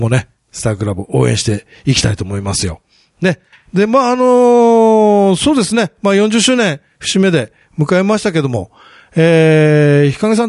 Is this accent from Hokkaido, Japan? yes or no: yes; Hokkaido, Japan; 北海道、これ僕の地元ですね。